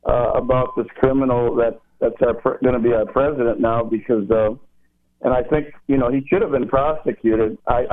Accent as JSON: {"language": "English", "region": "Minnesota", "country": "United States", "lives_now": "Pasadena, United States", "said": "I'm originally from Minnesota, and I live in Pasadena now for the last 6 years."}